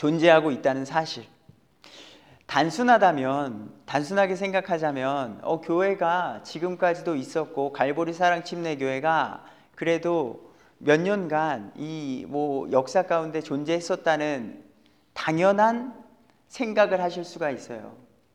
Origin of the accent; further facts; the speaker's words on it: South Korea; first language Korean; now in Canada; 제가 영어를 잘한다면야 뭐 캐나디언 교회로 가면 됐겠지만 영어가 아직 어눌한지라 저는 제 모국어인 한국으로 한국어로 같은 믿음의 사람들을 찾고